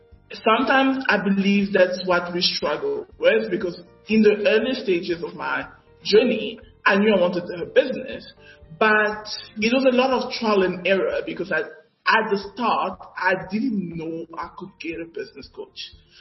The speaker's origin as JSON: {"language": "English", "country": "South Africa"}